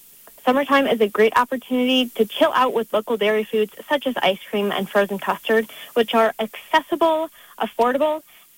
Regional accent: Port Washington, Wisconsin, United States; I am from Port Washington, so I grew up on my family's hobby farm there, but I spent a lot of time at my grandparents' nearby dairy farm.

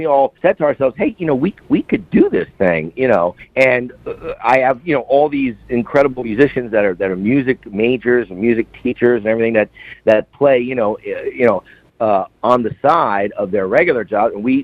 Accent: New Jersey, United States; also born or lived in Brooklyn, New York; Originally born in Brooklyn, New York, and raised in New Jersey, right next door.

